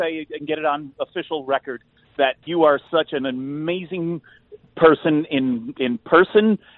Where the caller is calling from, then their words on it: New Jersey, United States; I'm calling from New Jersey.